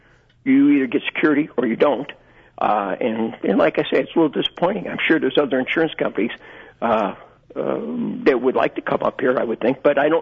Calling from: Chicago, Illinois, United States; I'm a retiree from Illinois City, Chicago, and I'm on Medicare.

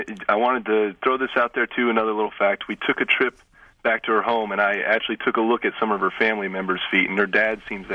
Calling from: South Bend, Indiana, United States; I'm calling from South Bend, Indiana, with a disagreement between my girlfriend and I about her feet.

